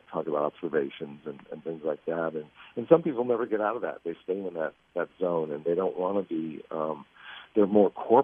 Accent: Bridgeport, Connecticut, United States; He grew up in Hartford. I grew up in Bridgeport, Connecticut.

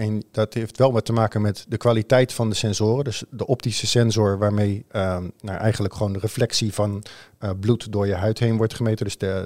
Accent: Netherlands; ik denk dat wij als Nederlanders misschien een beetje te nuchter daarvoor zijn

